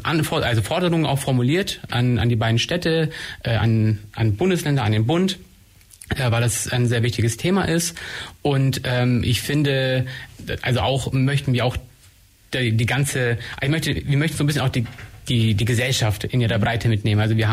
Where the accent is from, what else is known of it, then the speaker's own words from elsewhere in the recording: Neu-Ulm, Bavaria, Germany; Als Neu-Ulmer kenne ich das Problem.